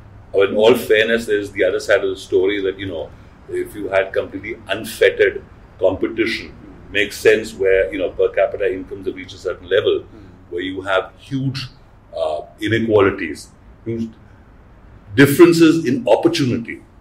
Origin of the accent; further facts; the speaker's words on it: India; as an Indian, I feel